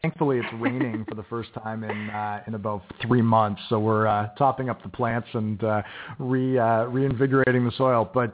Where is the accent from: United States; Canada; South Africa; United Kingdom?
Canada; Toronto, Ontario; So I'm Canadian. I'm from Toronto originally.